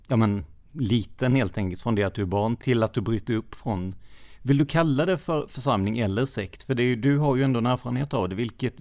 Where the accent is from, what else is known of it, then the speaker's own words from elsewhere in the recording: Rödeby, Blekinge, Sweden; Jag är uppväxt i Rödeby, en ort som blev känd i media när en mobbad tonåringspappa sköt ihjäl en av sonens mobbare och skadade en annan allvarligt.